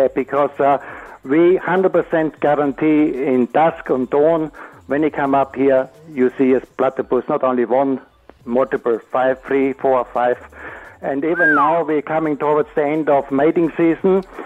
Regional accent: Broken River, Queensland, Australia; I am from Broken River, Yangala National Park. It's about 85 kilometres west of Mackay and is known as being the best place in the world to spot the platypus in nature.

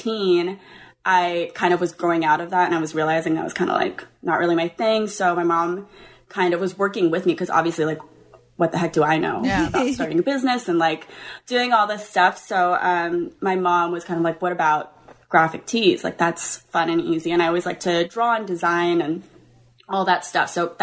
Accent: California, United States; also born or lived in North Carolina / Long Island; I was born in California, actually. And then, yeah, it's really random. I lived there for like 2 years and then I moved to North Carolina and then I kind of bopped between Long Island and North Carolina like 4 times.

